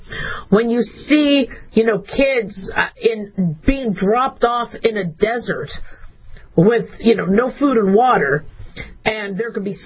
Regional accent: United States; born there; And fortunately for me, I was born in America. I'm a first generation American on my father's side

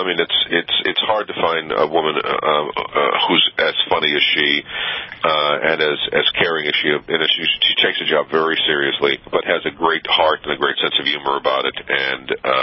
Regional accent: New Orleans, Louisiana, United States; You know, I was a musician in New Orleans as a kid. And when you were born and raised in New Orleans, I think you have to play music.

